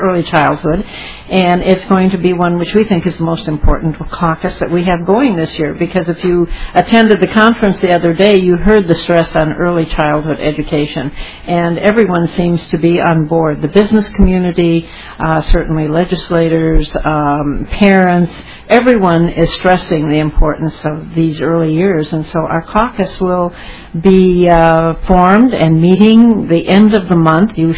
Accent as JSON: {"language": "English", "town": "Benson", "region": "Minnesota", "country": "United States", "tie": "born or raised there", "said": "I grew up in West Central Minnesota, a small town, Benson, Minnesota."}